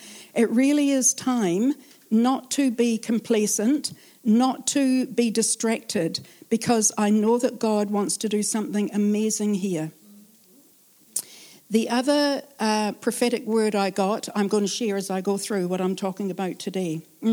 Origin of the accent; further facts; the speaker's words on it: United Kingdom; to me, being British, it feels a bit rude.